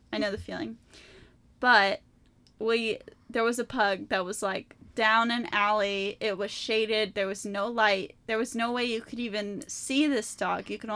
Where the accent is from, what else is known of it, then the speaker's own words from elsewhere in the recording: Houston, Texas, United States; Like, I know, where I grew up in Houston, Galveston is quite close, which is an island